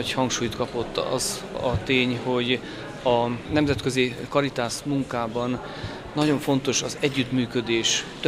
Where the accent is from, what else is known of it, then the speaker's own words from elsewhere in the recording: Hungary; mi magyarok vagyunk, szeretjük a hazánkat, szeretjük a népünket